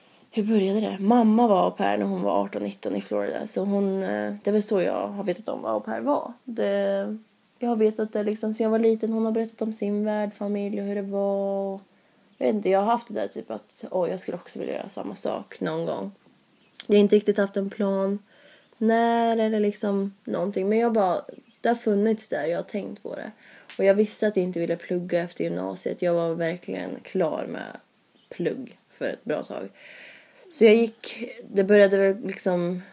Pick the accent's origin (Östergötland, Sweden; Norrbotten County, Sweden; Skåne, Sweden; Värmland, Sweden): Östergötland, Sweden; Norrköping; Jag är 20 år. Fyller 21 nu i oktober. Jag kommer ursprungligen från Norrköping. Som är en stad åt andra hållet från Stockholm för mig då. Söder om Stockholm 2 timmar.